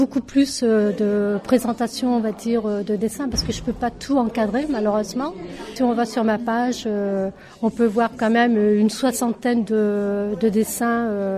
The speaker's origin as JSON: {"language": "French", "town": "Crépy", "region": "Hauts-de-France", "country": "France", "said": "Bonjour, je suis de Crépy et c'est vrai que je fais des dessins."}